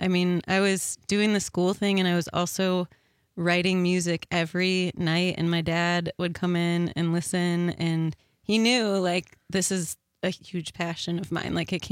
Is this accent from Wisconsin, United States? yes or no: yes; Fort Atkinson, Wisconsin, United States; I'm actually from Fort Atkinson.